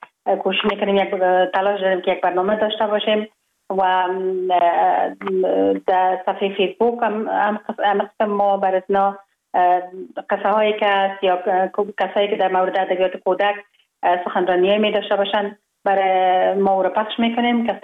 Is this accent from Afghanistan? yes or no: yes; Kabul, Afghanistan; born or raised there